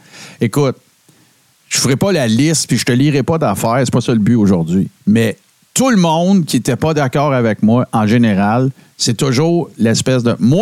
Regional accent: Quebec, Canada; je viens du Témiscamingue, que ma famille, c'est tout ou presque des chasseurs, mes chums, que la ville ferme quand la chasse arrive

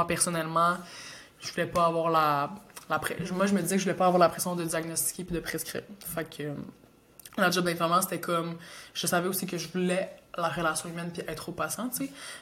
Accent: Sherbrooke, Quebec, Canada; Donc moi je suis née à Sherbrooke, là, j'ai tout fait à Sherbrooke à la base.

